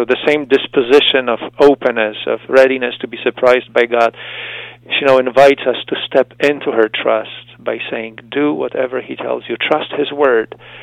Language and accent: English; Poland; You know, I'm from Poland, and John Paul II was such a big influence on me as I was growing up